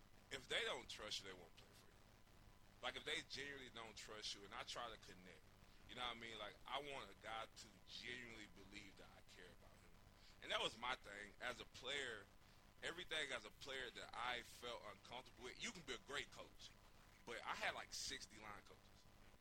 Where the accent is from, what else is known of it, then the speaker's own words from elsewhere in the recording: Shreveport, Louisiana, United States; Coming out of high school, you know, I was from Shreveport, Louisiana. You know, ended up going to a country town, man.